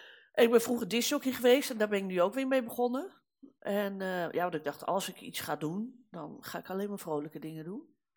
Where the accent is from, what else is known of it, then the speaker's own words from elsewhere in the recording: Rotterdam, South Holland, Netherlands; born there; now in Amsterdam, Netherlands; ik woon in Amsterdam. Maar ik ben in Rotterdam geboren.